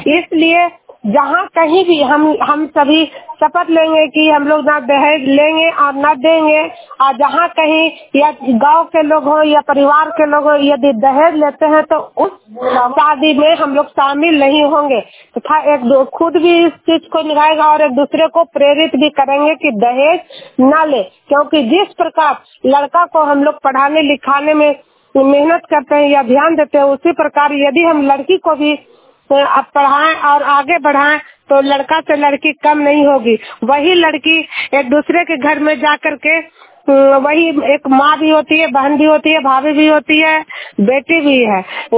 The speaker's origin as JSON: {"language": "Hindi", "town": "Nalanda", "region": "Bihar", "country": "India", "said": "मैं नालंदा जिला हिलसा प्रखंड जुनियर गांव की निवासी हूँ"}